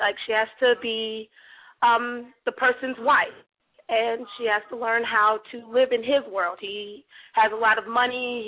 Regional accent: Joliet, Illinois, United States; now in Georgia, United States; I'm originally from Illinois, Joliet, Illinois, to be exact.

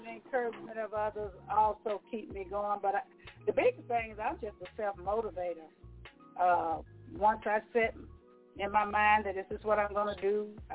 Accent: Alabama, United States; now in Atlanta, United States; I am hailing from the Atlanta, Georgia area at this time, a native of Alabama, a preacher's kid, one of 14 children.

